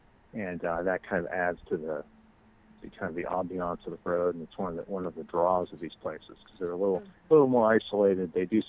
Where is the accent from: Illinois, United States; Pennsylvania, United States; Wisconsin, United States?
Pennsylvania, United States; Pittsburgh; because I live in Pennsylvania. I'm from Pittsburgh.